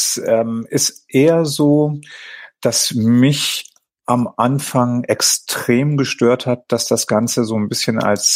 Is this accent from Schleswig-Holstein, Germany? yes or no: yes; Tönning, Schleswig-Holstein, Germany; Ich komme ja gebürtig aus Tönning